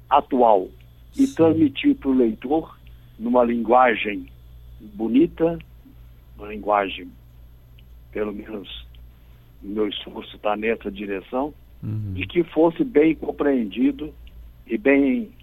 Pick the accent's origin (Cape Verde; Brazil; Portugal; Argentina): Brazil; Alegre, Espírito Santo; eu vim do interior do Espírito Santo, numa cidade pequena chamada Alegre, perto de Cachoeiro do Itapemirim.